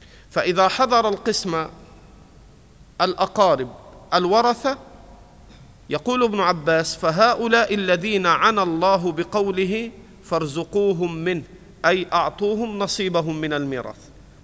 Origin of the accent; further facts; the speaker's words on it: Egypt; في بعض المناطق عندنا في مصر ما يورث الأرض